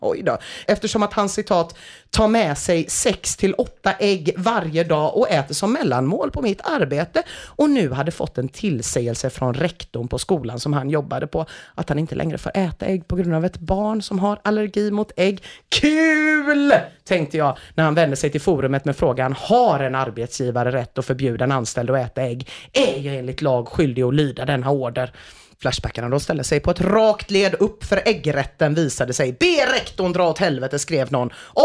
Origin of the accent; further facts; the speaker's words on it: Gothenburg, Västra Götaland County, Sweden; Varför kunde jag inte bara som den göteborgare jag är glatt snyta fram något halvkul